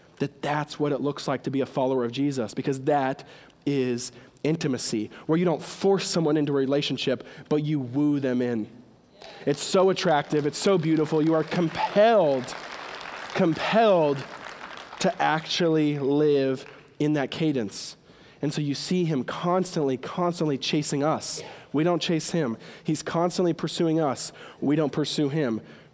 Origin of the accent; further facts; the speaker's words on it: Washington, United States; now in Hawaii, United States; I'm from Washington State and we live in Hawaii now